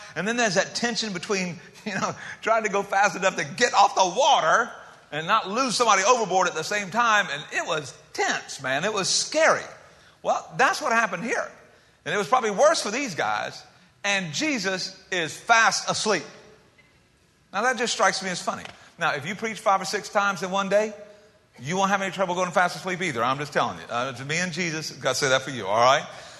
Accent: South Carolina, United States; I grew up in South Carolina, where all the really godly people grew up. But anyway, I grew up near Lake Moultrie in South Carolina.

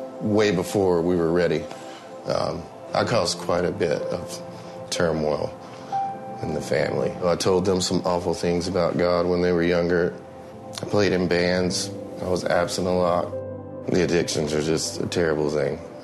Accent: Gastonia, North Carolina, United States; So I grew up in North Carolina, in Gastonia, North Carolina, in a Christian home.

